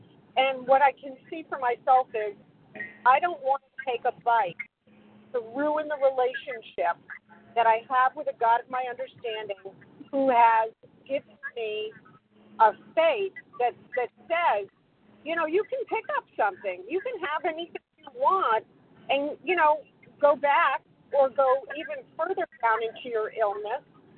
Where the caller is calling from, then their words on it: New Hampshire, United States; New Hampshire.